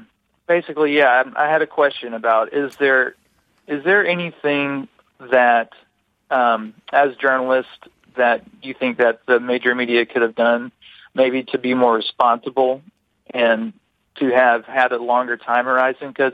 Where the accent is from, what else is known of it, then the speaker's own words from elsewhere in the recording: Mississippi, United States; now in Columbia, United States; So I grew up in Mississippi, and I was in high school. I was 15 years old.